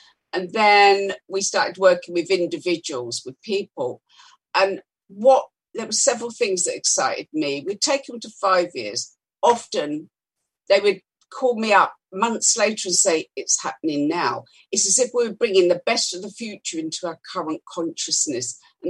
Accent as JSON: {"language": "English", "region": "London", "country": "United Kingdom", "tie": "born or raised there", "said": "I grew up in London. I grew up in Notting Hill"}